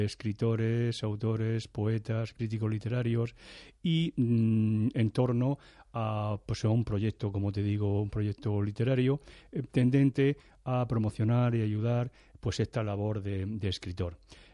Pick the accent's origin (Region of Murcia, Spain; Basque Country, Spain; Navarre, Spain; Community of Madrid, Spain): Region of Murcia, Spain; Cartagena; pues yo soy cartagenero, soy de aquí